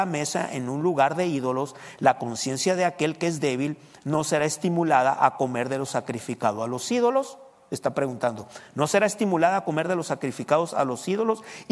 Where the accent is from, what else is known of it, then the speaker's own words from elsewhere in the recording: Mexico; La diferencia entre nosotros los mexicanos y entre los hispanos